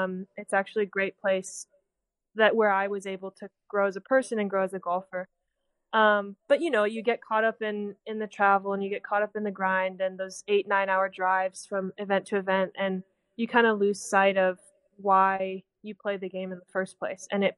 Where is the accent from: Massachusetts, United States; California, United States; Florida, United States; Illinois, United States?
California, United States; growing up in the Silicon Valley and kind of seeing the VC world and the startup world and all